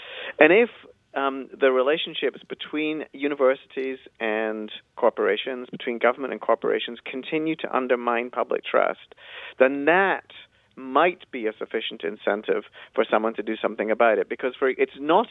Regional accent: Glasgow, Scotland, United Kingdom; in a number of cities throughout Britain, including my hometown of Glasgow and also London, many others.

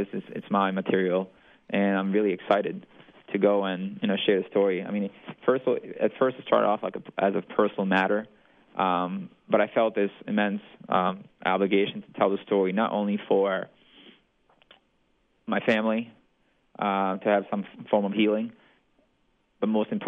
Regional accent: Bosnia & Herzegovina; And the last battles of World War II were actually fought near my hometown, a few months even after Germany capitulated.

